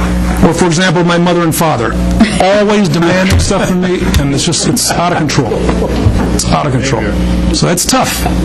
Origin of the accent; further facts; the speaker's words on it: Geneva, United States; I grew up in Geneva